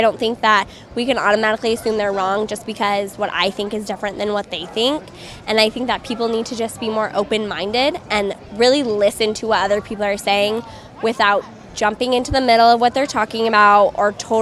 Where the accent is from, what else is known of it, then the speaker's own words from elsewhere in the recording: Sheridan, Wyoming, United States; I am from Sheridan, Wyoming, and I am currently serving as Miss Wyoming 2021.